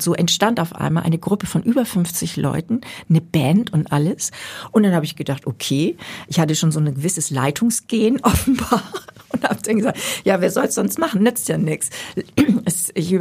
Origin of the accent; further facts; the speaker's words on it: Wesselburen, Schleswig-Holstein, Germany; Ich bin ja auf dem Dorf aufgewachsen, also Wesselburen in Dithmarschen